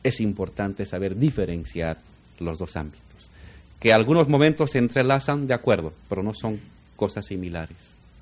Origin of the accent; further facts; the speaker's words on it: Bolivia; Consideramos que el área de amistad y de colaboración fundamental que tenemos como bolivianos pasa por Brasil